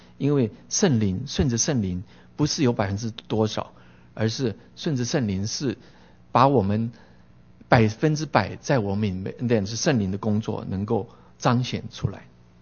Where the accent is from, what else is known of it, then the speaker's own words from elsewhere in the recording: Taiwan; 我从小在台湾天气很热哈